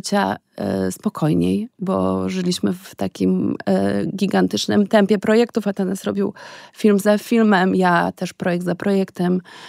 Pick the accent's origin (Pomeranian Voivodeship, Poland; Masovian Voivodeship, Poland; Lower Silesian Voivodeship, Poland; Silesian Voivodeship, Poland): Masovian Voivodeship, Poland; Warsaw; ja mieszkałam całe życie w Warszawie, urodziłam się w Warszawie, jestem warszawianką rodowitą i pierwszy raz jakby wyprowadziłam się na dłużej.